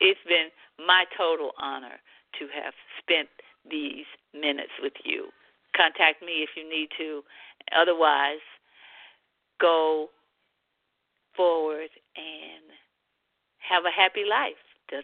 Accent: the South, United States; I am an African American, if you couldn't tell that already, and you probably could tell I'm from the South.

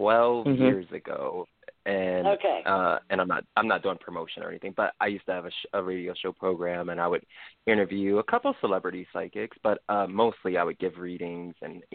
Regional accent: New York City, New York, United States; now in Austin, United States; I'm from New York City, but I'm in Austin, Texas right now.

